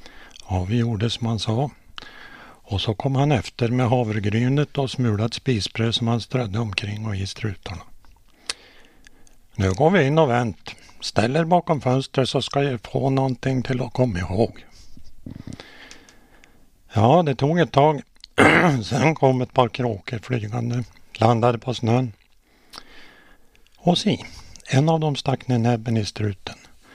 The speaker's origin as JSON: {"language": "Swedish", "town": "Hörnefors", "region": "Västerbotten County", "country": "Sweden", "tie": "born or raised there", "said": "Det var året var 1947 och då bodde jag i Hörnefors. Och där föddes jag 6 år tidigare. Och vår familj bodde i ett litet hus vid Hörnån."}